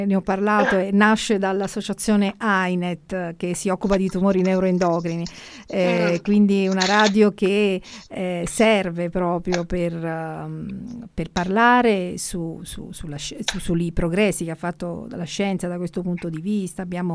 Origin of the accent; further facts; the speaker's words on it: Naples, Campania, Italy; moved away as an adult; now in Rome, Italy; io sono partenopea, insomma, campana più che altro, però ho fatto i miei studi a Napoli, quindi conosco bene, la amo, l'ho lasciata moltissimi anni fa per vivere a Roma